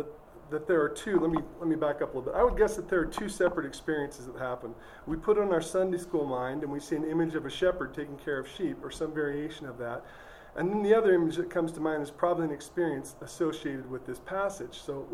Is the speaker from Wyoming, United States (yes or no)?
yes; Star Valley, Wyoming, United States; I grew up in Star Valley, and so we went to different churches at times